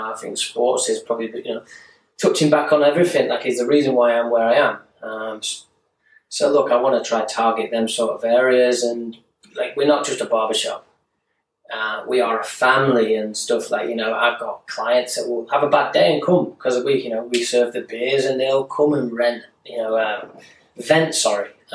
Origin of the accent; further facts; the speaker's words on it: England, United Kingdom; Me being English, which I've suffered with, is, and not having my residency, I wasn't acceptable for payments.